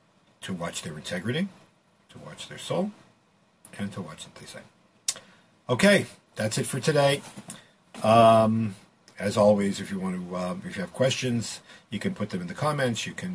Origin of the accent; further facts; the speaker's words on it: Boston, Massachusetts, United States; as a Bostonian, I can tell you